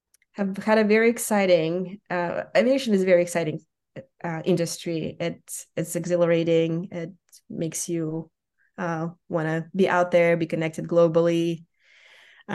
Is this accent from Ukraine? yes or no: yes; Ukraine; now in United States; I come from Ukraine originally. My origins in aviation have been connected to the flight academy in my hometown in the central Ukraine.